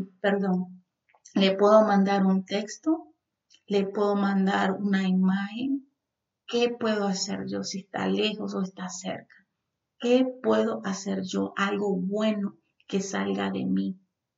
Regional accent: Nicaragua; justamente en el país de Nicaragua, de donde yo soy

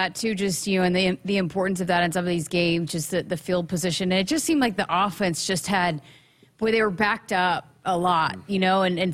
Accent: Oklahoma, United States; because I grew up in Oklahoma and was at Oklahoma for a while, where the wind comes sleeping down the plains.

